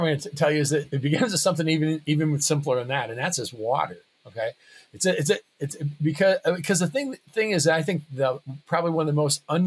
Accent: South Dakota, United States; I'm originally from South Dakota and grew up 100 miles north of Brookings, and then actually came here to do my pre-vet

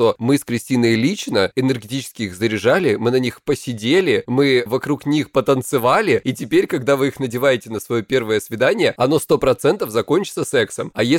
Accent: Krasnodar Krai, Russia; мне 36, я психолог, я мужик, я лысый, я с Кубани.

